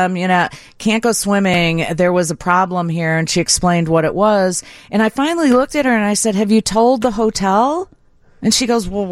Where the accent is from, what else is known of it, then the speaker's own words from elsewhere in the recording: Miami, Florida, United States; And they said, yes, it can happen in warm waters. We're from Miami.